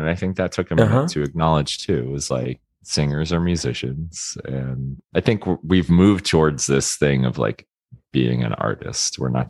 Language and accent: English; Florida, United States; growing up in Florida can be really terrible, like depending on where you are, you know?